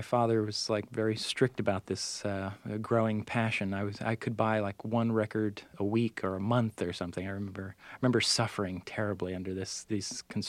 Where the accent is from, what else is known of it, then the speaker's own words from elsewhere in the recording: Connecticut, United States; I grew up in Connecticut, so I got all these New York stations.